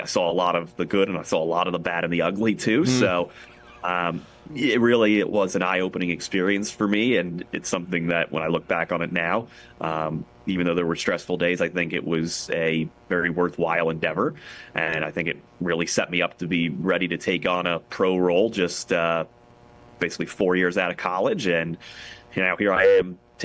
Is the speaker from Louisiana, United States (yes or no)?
no; Philadelphia, Pennsylvania, United States; In terms of my influences and my mentors and guys like that, growing up in Philly, I got to grow up listening to Harry Callis call baseball, and I always appreciated that.